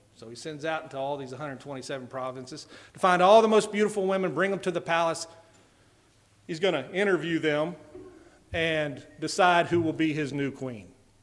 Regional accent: Bartow, Florida, United States; I'm from Bartow, Florida, and we're still learning how to speak a little over there.

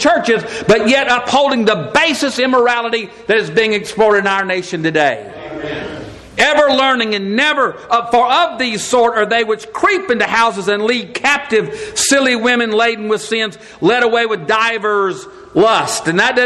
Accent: Mississippi, United States; Well, it may be, but I'm from Mississippi

